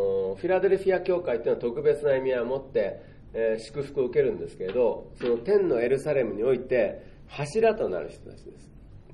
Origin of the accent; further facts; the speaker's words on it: Tokyo, Japan; also born or lived in Kobe; 私は神戸で生まれてね、で、まあ、ほとんど東京育ちですけれど、まあ、故郷といえば神戸かなっていう感じもするわけですね。